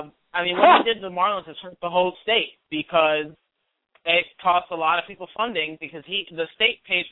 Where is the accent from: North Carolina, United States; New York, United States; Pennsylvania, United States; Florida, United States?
Florida, United States; born there; Well, thankfully, I was born in the Tampa Bay area, so I'm a Devil Rays fan.